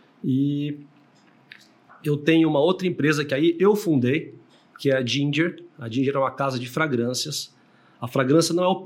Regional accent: Campinas, São Paulo, Brazil; Nascido em Campinas.

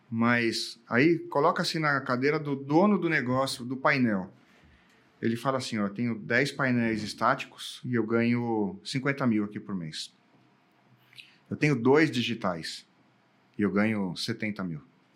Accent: São Paulo, Brazil; Bem, eu sou de São Paulo, lá tem a Cidade Limpa.

